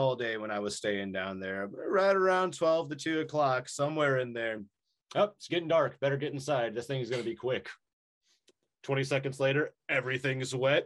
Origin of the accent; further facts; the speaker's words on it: New York, United States; I'm from New York originally, so I used to just have an affinity for it.